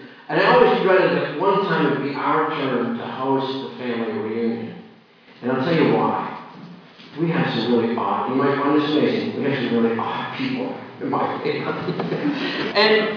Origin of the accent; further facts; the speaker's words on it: Pennsylvania, United States; Growing up in Pennsylvania, a few times I've been to some of the Steelers games